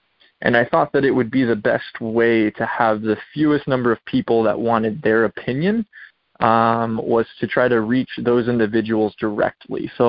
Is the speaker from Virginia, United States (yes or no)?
yes; Virginia, United States; I grew up in Virginia. I went to all the Smithsonian museums in middle school.